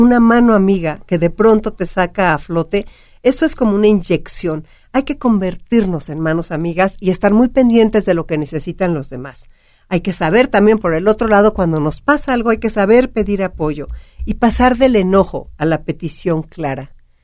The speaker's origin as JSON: {"language": "Spanish", "country": "Mexico", "said": "Y nuestro México, esa música, ¿de dónde podemos tomar fuerzas como mexicanos?"}